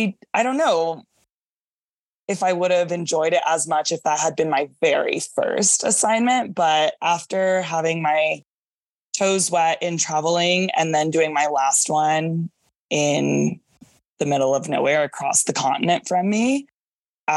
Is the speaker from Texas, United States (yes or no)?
yes; Dallas, Texas, United States; my first job was in San Antonio and I'm from Dallas.